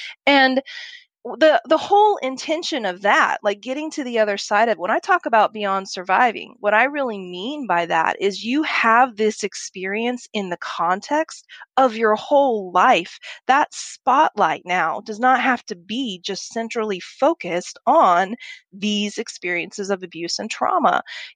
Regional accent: Oklahoma, United States; also born or lived in Chicago; And then I grew up in Oklahoma, and then I went to school at the University of Chicago.

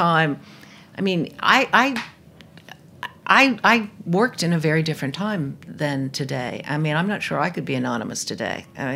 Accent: New York, United States; Oh, come on. I'm a New Yorker. Definitely Katz's. I grew up there.

